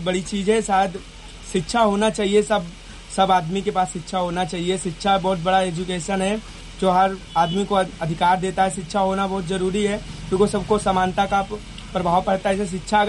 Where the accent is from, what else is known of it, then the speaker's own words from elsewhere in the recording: Uttar Pradesh, India; हमारे इधर यूपी में ऐसा कल्चर चलता है